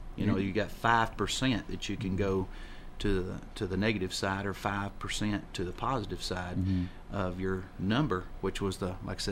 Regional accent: Tennessee, United States; my hometown, my mom still lives there, and a lot of my kin folks and stuff in Lincoln County

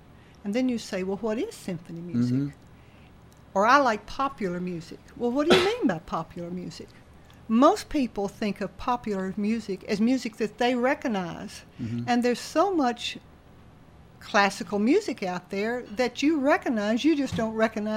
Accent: Tennessee, United States; moved away; also born or lived in Louisville, United States / Los Angeles, United States / Connecticut, United States; See, I was in southern part of obviously from Tennessee, I'm a Southerner, and I moved to Louisville, Kentucky, which is not that very far.

